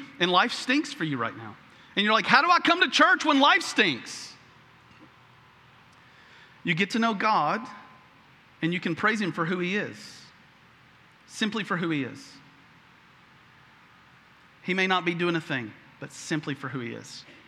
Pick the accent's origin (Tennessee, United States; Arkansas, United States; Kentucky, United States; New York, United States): Tennessee, United States; I grew up in Tennessee, but I don't bleed orange, okay?